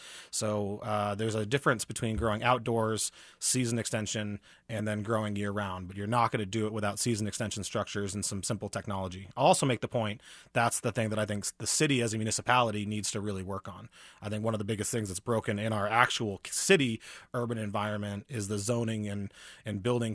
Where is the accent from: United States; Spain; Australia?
United States; Mount Vernon, New Hampshire; I grew up in a small town called Mount Vernon, New Hampshire, where there's no traffic lights and a tiny little town.